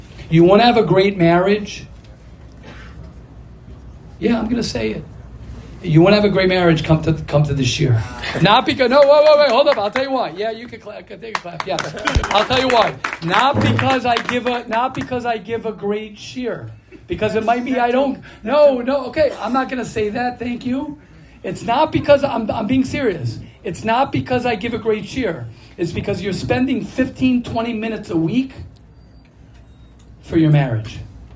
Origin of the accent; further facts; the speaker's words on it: Israel; I want to stay so, I'm just here from Eretz Yisrael a couple days.